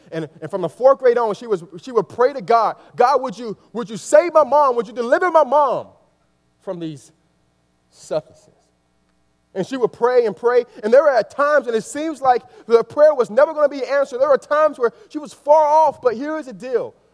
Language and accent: English; Miami, Florida, United States; most people know I'm from Miami, right? So I'm a kind of a city boy, so I don't know a lot about different yard work or anything like that.